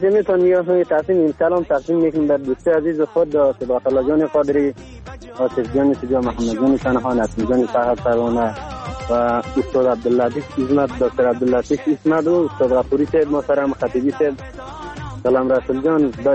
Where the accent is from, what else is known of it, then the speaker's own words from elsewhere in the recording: Afghanistan; ما هم افغانیم.